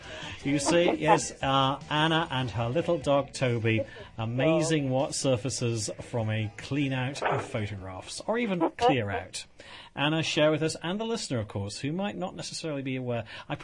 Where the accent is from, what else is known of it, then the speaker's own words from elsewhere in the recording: Canada; I could go on to talk about the joys of actually sort of being Canadian, but I won't.